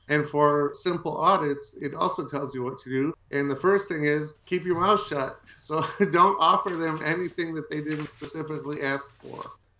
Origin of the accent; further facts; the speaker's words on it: Chicago, Illinois, United States; He's from Milwaukee and I'm from Chicago.